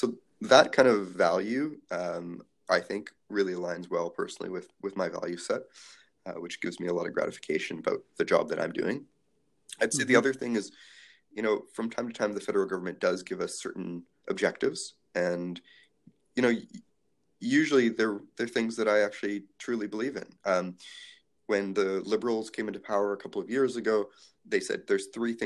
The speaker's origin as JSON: {"language": "English", "town": "Toronto", "region": "Ontario", "country": "Canada", "tie": "born or raised there", "also_born_or_lived": "Jerusalem", "lives_now": "Cumberland, Canada", "said": "I was actually born in Jerusalem, in Israel. I was raised in Toronto. So something different about me is that I grew up in Canada's largest city, right downtown. And now I'm living in a small town, Cumberland, BC, a town of less than 4,000 people."}